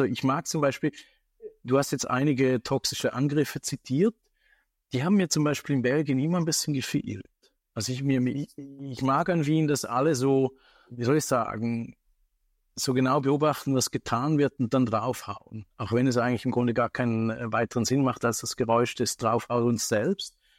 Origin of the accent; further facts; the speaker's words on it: Switzerland; now in Vienna, Austria; Und plötzlich sage ich, ich bin doch Schweizer und jetzt mache ich hier ein Projekt.